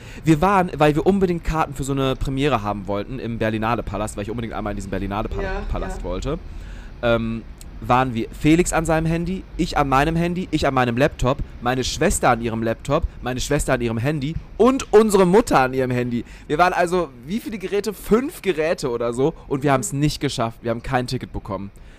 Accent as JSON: {"language": "German", "town": "Cologne", "region": "North Rhine-Westphalia", "country": "Germany", "said": "ich komme ja aus Köln."}